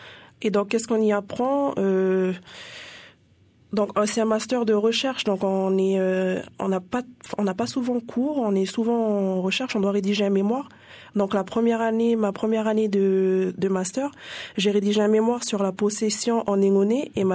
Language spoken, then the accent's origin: French; Ségou, Loyalty Islands Province, New Caledonia; Alors, je suis originaire d'un lieu dit qui s'appelle Ségou.